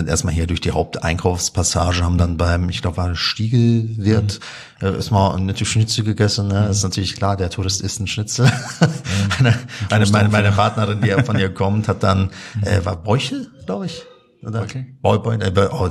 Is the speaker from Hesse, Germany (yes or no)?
no; Würzburg, Bavaria, Germany; wo ich aufgewachsen bin in Würzburg, nennt man das Ding Leberkäsbrötchen.